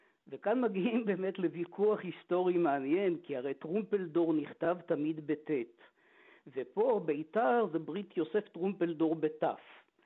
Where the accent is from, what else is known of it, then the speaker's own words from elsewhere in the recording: Nahalal, Northern District, Israel; אני גדלתי בנהלל, ובבית הספר היסודי